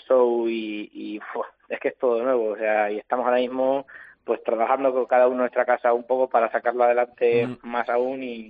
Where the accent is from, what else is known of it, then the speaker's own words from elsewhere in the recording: Castilla-La Mancha, Spain; somos de Herencia de San Juan, como has dicho tú antes, y que somos ahí un híbrido de los dos amiguetes de los dos pueblos, esos que son vecinos